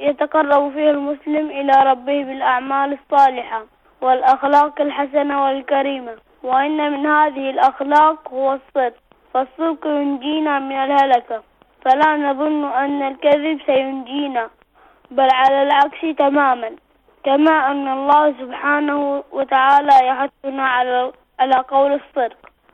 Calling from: Bahrain; من البحرين، أبارك لكم في رمضان المبارك

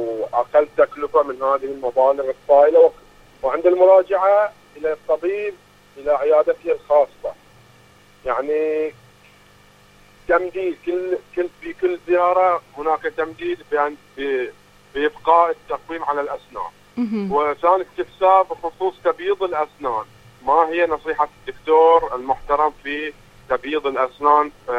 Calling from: Bahrain; إحنا هنا عندنا في البحرين

